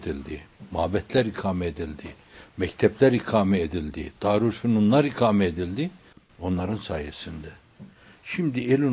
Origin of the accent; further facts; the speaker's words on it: İzmir, Turkey; biz İzmirliyiz bir yönüyle.